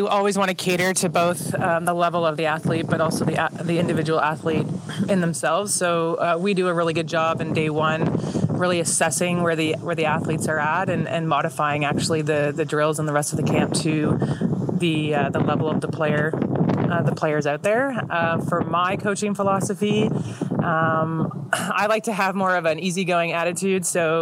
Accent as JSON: {"language": "English", "region": "Ontario", "country": "Canada", "said": "So I'm originally from Ontario in Canada. I grew up in a hockey family."}